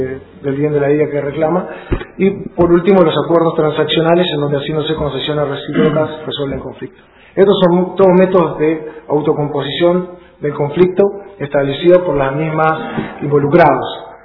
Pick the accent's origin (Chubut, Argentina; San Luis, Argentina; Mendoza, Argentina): Chubut, Argentina; El Maitén; also born or lived in La Plata; Soy, digamos, del Maitén y arranqué estudiando en La Plata y después seguí en los tribunales de La Plata